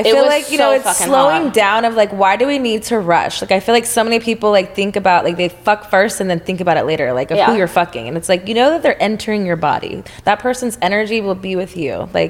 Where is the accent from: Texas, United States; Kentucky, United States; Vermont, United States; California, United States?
Texas, United States; I'm from Texas where there's not any